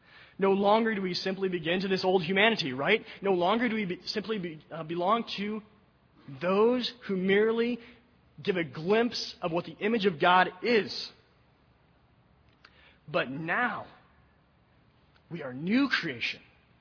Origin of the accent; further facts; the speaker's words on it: Colorado, United States; I grew up in Colorado, and as I was reading this, I began to think of the Arkansas River that we floated down many times on a raft.